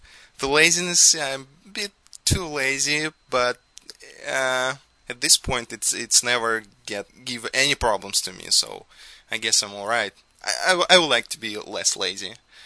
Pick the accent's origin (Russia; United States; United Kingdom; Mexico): Russia; I came from Russia, and when I was growing up, that was kind of a hard time.